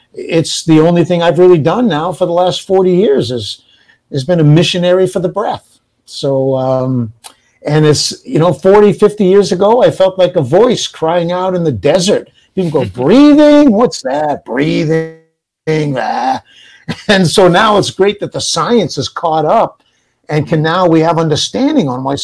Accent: New Bedford, Massachusetts, United States; I was raised in New Bedford, Massachusetts, which is where Moby Dick, you know, and there's a whaling capital of the world, Catholic school, factory, industry town

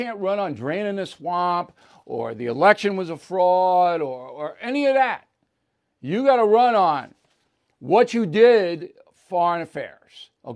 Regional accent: United States; And as an American, if a president asks me an opinion, I'm going to give him the opinion.

